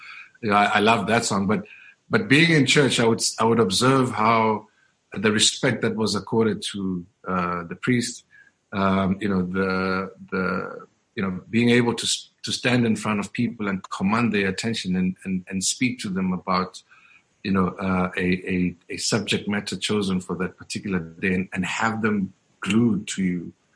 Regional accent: Diepkloof, Gauteng, South Africa; growing up in Diepkloof in the 80s and the 90s

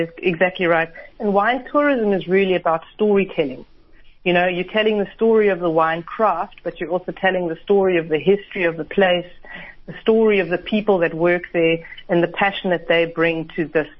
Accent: Western Cape, South Africa; I can definitely say that our

